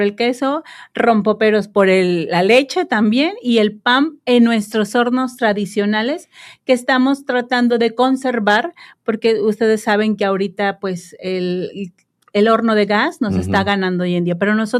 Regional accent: Tehuixtla, Morelos, Mexico; Somos originarios de Tehuizla.

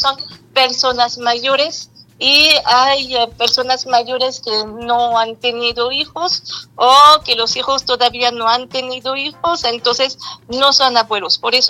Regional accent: France; Spanish is a second language; como ustedes lo pueden escuchar, por mi acento no estoy de aquí, estoy de Francia. Y cuando yo llegué

